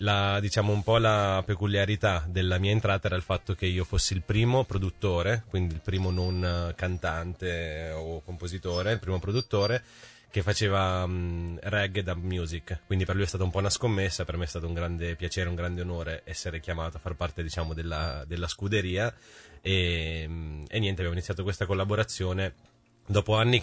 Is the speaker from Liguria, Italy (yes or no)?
no; Parma, Emilia-Romagna, Italy; sono cresciuto qua a Parma, quindi appunto ci tengo a sottolineare le mie origini, ma sono anche molto legato a questa città.